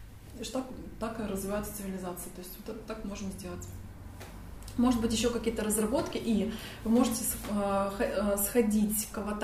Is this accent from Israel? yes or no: no; Russia; Ну вот я из России, видите, мне одной только дали.